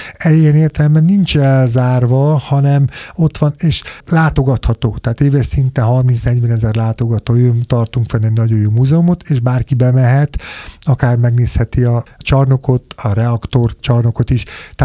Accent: Paks, Tolna, Hungary; én őspaksi vagyok, tehát én ott születtem, több száz évre Paks, és még emlékszem gyerekkoromban, amikor megérkezett az atomerőmű. Én 72-ben születtem

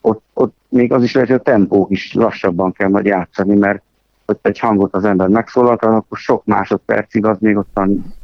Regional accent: Tótkomlós, Békés, Hungary; Hát én Tótkomoson nőttem fel

